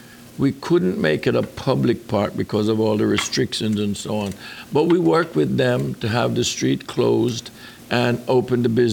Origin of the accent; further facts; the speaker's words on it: Brooklyn, New York, United States; I spent a lot of time in apartments in Brooklyn. I grew up in Brooklyn, and we always had houseplants.